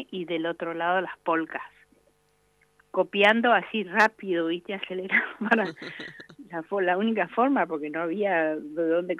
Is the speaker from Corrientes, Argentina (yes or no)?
yes; Corrientes, Argentina; como somos correntinos los dos acá, y él tiene su lugarcito allá y yo tengo la mía en la ciudad de Corrientes